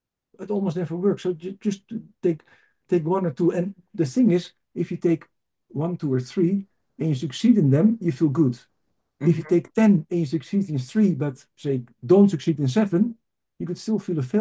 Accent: England, United Kingdom; now in Spain; So I'm English and we drink, as he says.

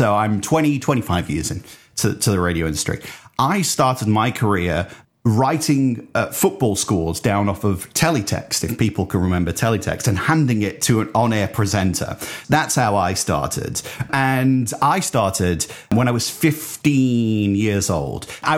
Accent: Mansfield, East Midlands, United Kingdom; because I'm originally from Mansfield in the Nottinghamshire area.

